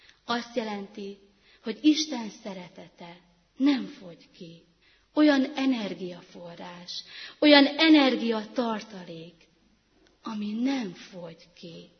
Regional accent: Szabolcs-Szatmár-Bereg, Hungary; egy szabolcsi kis faluból egy 7 gyermekes családból származom.

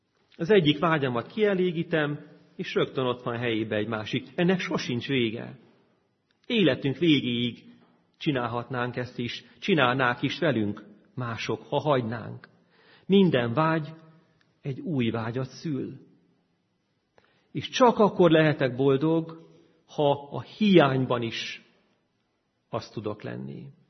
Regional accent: Transylvania, Romania; én Erdélyben nőttem föl, ott sokkal rosszabb volt a helyzet

